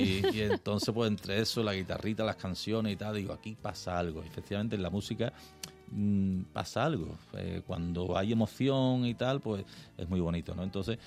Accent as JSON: {"language": "Spanish", "country": "Spain", "said": "Pues claro, hombre, somos españoles todos"}